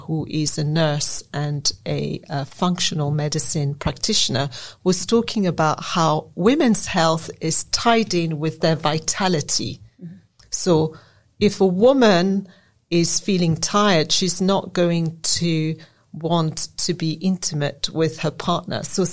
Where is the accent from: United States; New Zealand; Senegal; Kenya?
Senegal; moved away; I was born in Senegal. My dad is from Benin. My mother has European Asian roots. When I lived in Senegal, I was seen as Toubab.